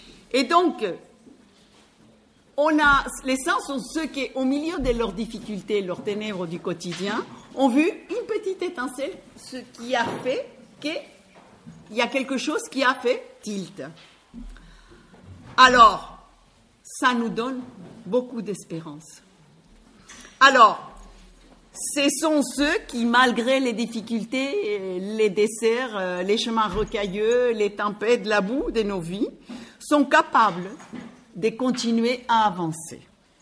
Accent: Colombia; French is a second language; now in France; Je suis colombienne, mon accent s'entend, mariée avec un Français depuis 40 ans

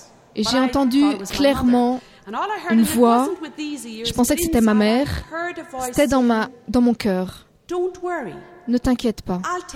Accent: Ireland; born there; French is a second language; Je suis née en Irlande, comme vous pouvez l'entendre par mon accent.

